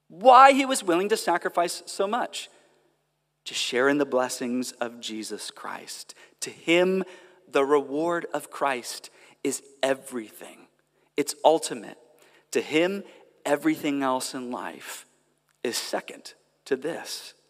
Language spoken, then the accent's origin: English; California, United States; moved away; as you can tell from the accent, I'm stepping into a different culture. I'm from America, and I'm from California, which is its own strange culture within America.